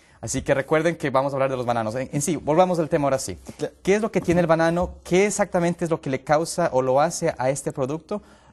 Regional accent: Ecuador; Pues yo y tú somos de Ecuador, somos hermanos, obviamente.

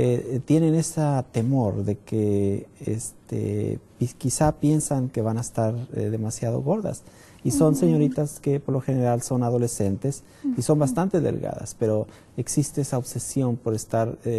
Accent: Durango, Mexico; also born or lived in Nuevo León; Yo soy originario de México, del norte de México, específicamente de Durango, del estado de Durango. Soy oriundo de allá. He vivido muchos años en Nuevo León también.

